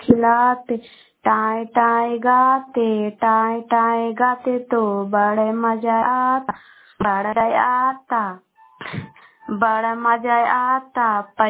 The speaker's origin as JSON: {"language": "Hindi", "town": "Patna", "region": "Bihar", "country": "India", "lives_now": "Sheikhpura, India", "said": "मैं गुवाहा से शेखपुरा से बोल रही हूँ। मैं पटना जिला के रहने वाली हूँ।"}